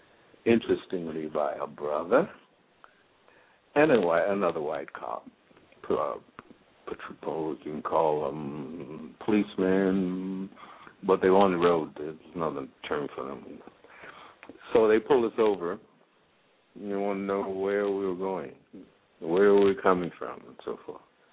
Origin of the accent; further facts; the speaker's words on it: Harlem, New York, United States; moved away as an adult; And I'm fresh out of America, born and raised in Harlem.